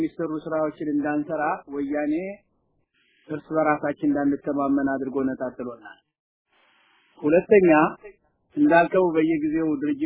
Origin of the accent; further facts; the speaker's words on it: Gondar, Amhara, Ethiopia; እኔ ጎንደር ተወልጄ ስላደኩ ማደራጀት የሚችለው በቀላሉ የጎንደርን ህዝብ ነው